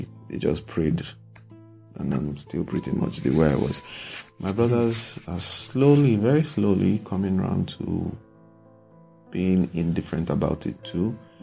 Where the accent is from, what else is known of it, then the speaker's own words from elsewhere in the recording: Nigeria; I'm a Nigerian. I'm gay. I'm also a student in the University of Ibadan.